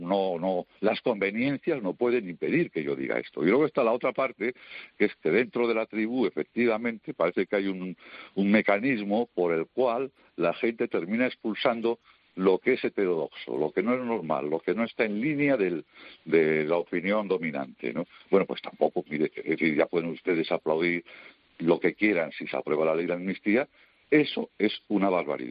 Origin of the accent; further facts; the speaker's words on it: Spain; yo soy ciudadano español, yo soy español como todos vosotros, porque no te queda manera, es que he nacido aquí, soy producto de España